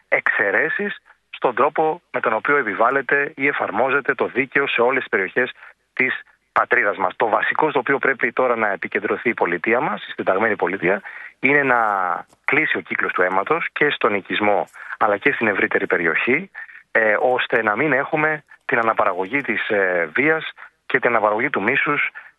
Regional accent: Patras, Western Greece, Greece; born there; now in Athens, Greece; στην Πάτρα γεννήθηκα και στην Αθήνα ζω τα τελευταία πάρα πολλά χρόνια.

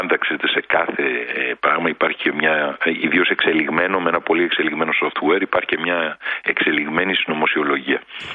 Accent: Greece; Το έχουμε ξεκαθαρίσει αυτό, νομίζω, συλλογικά σαν Έλληνες και σαν πολιτικός κόσμος

